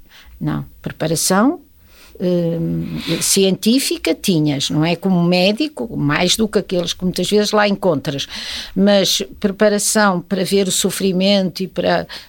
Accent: Matosinhos, Norte, Portugal; e nós somos de Matosinhos.

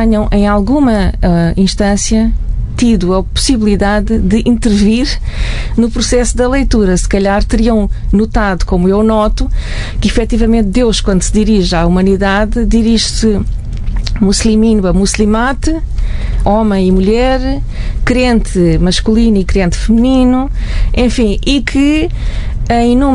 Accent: Mozambique; now in Portugal; pessoas como eu, portuguesas, em primeiro lugar, emigradas de Moçambique, que quando ainda Moçambique era uma colónia portuguesa

